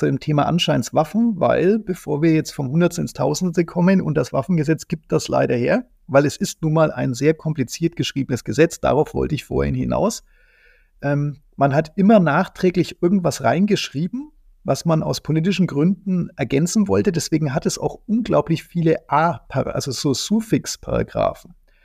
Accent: Bavaria, Germany

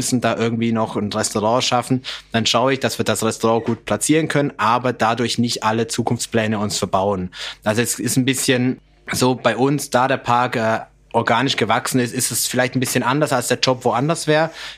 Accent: Switzerland; Aber ich bin ja Schweizer

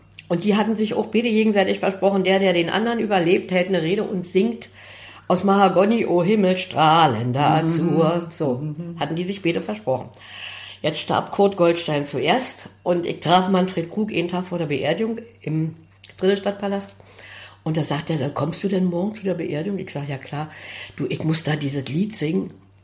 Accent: Berlin, Germany; Ich komme eigentlich aus Steglitz, Südende, Lange Straße 5.

